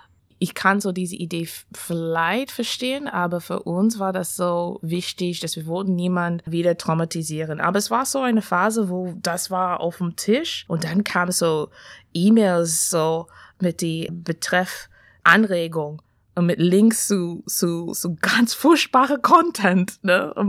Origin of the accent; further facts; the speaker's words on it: Canada; German is a second language; ich kenne das auch, ich bin aus Kanada